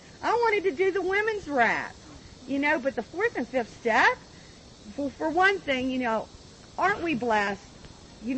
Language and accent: English; Baltimore, Maryland, United States; and it's like I come from Baltimore, and they're friendly.